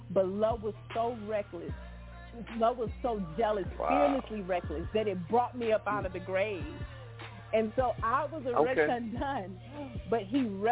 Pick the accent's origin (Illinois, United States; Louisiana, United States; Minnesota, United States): Louisiana, United States; Hammond; Yeah, I'm from Hammond, Louisiana. I'm a PK. … from the Cathedral of Prayer and Deliverance here in Louisiana.